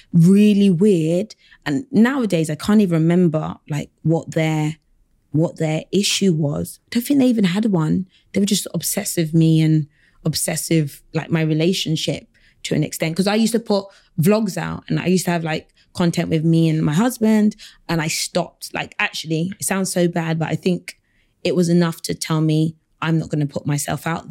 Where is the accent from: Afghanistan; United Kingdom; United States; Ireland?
United Kingdom; London; I'm from South London.